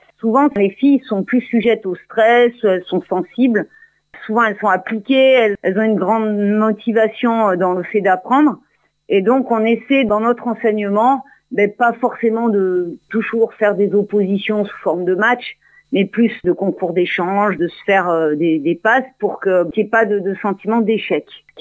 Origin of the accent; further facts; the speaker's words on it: Romans-sur-Isère, Auvergne-Rhône-Alpes, France; also born or lived in Lyon; J'ai commencé l'enseignement dans ma région natale, donc la Drôme, à Romans-sur-Isère